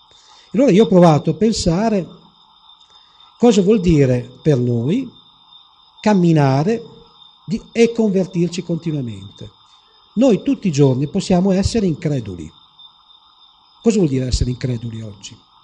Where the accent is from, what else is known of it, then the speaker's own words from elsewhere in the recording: Emilia-Romagna, Italy; io sono emiliano